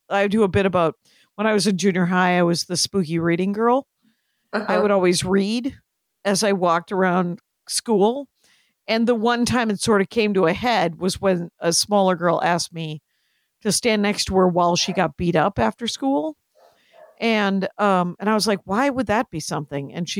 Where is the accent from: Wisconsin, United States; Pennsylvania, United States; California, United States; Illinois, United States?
Wisconsin, United States; In Wisconsin. It shouldn't have happened.